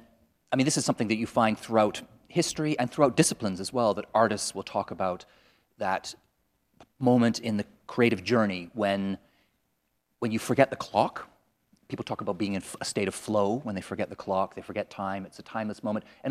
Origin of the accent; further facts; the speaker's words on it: Canada; Well, I grew up in Canada, and my childhood was kind of the 70s and the 80s.